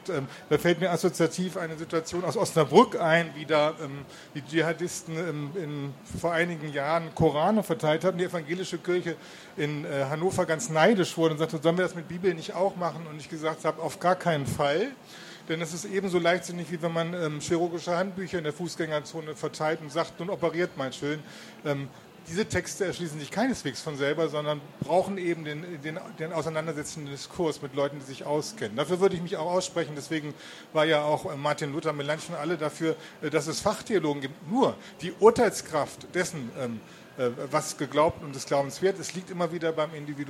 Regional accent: Prague, Czechia; Also ich komme ja aus Prag.

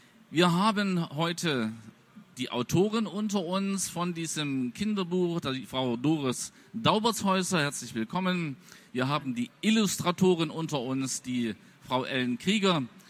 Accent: Saxony, Germany; Und als Sachse würde ich sagen, Made to Create.

